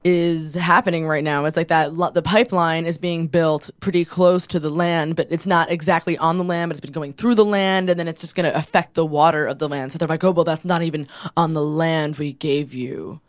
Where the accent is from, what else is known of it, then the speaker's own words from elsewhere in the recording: Brooklyn, New York, United States; Like, I grew up in Carroll Gardens, which is, like, totally gentrified. It was gentrified when I was growing up there.